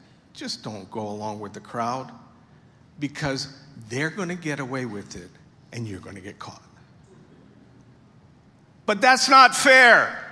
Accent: India; I'm Indian, I can say that.

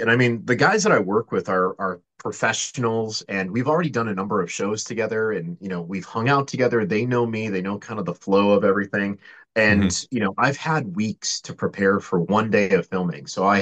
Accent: New England, United States; I guess starting from the very beginning, I grew up in New England, had an amazing family life, the youngest of three kids.

